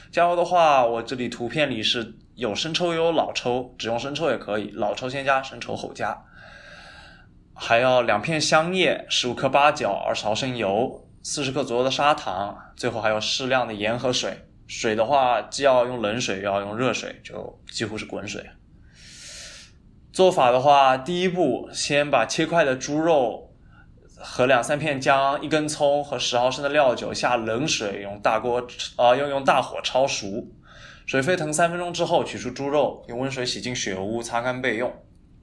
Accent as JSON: {"language": "Chinese", "country": "China", "said": "我是中国人，所以我决定给大家介绍这一道地道中国菜"}